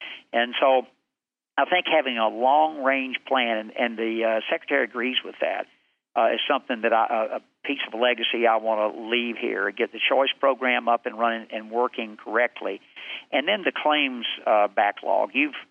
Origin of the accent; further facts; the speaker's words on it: Tennessee, United States; We have a TVA lake in my hometown called Boone Lake.